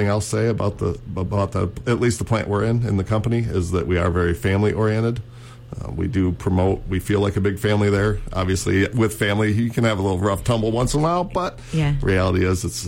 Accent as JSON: {"language": "English", "town": "Roscommon", "region": "Michigan", "country": "United States", "lives_now": "Grayling, United States", "said": "I was originally from Roscommon. Now we live in Grayling."}